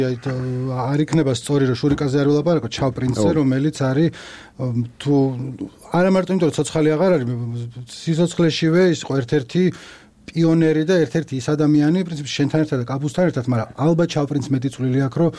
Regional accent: Baghdati, Imereti, Georgia; also born or lived in Tbilisi; მე თვითონ ბაღდადიდან თბილისელი ვარ მაგრამ ეგი ფესვები იქ ამაქვს

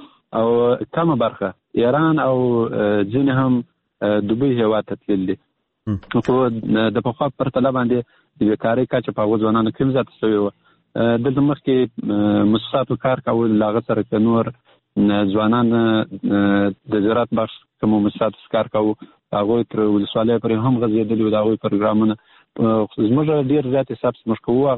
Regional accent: Zabul, Afghanistan; ډېر شانه کې موږ د نور ولایتو سره ځینې توپیرونه لرو.

